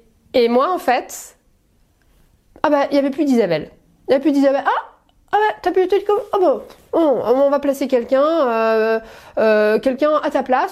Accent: Paris, Île-de-France, France; Alors moi j'ai grandi à Paris, j'ai fait toute ma scolarité à Paris, j'étais l'aînée d'une famille de 4 enfants.

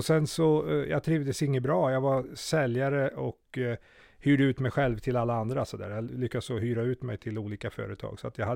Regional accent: Grythyttan, Örebro County, Sweden; jag är född och uppvuxen i Grythyttan. Far är likaså född och uppvuxen i Grythyttan. Min mor kommer från Bromma, Stockholm. Flyttade hit i början på 50-talet.

